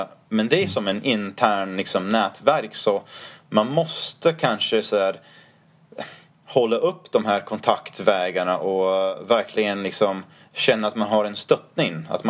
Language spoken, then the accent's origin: Swedish; United States; Swedish is a second language; moved away as an adult; now in Sweden; Jag växte upp, jag har mina rötter. Både barndom, tonåren och så några universitetsstudieår i Amerika.